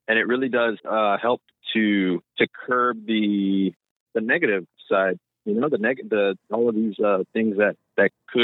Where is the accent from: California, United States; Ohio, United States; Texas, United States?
Texas, United States; Corpus Christi; So I'm born and raised here, Corpus Christi.